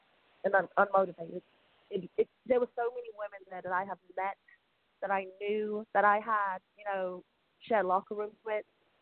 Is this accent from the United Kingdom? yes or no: yes; England, United Kingdom; when I go back and have my first match in my home country of England